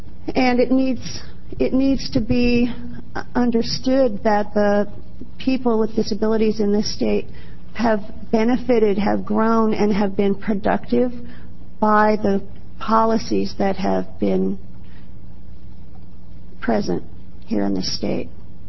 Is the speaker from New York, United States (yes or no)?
no; Eugene, Oregon, United States; And I'm from Eugene, Oregon.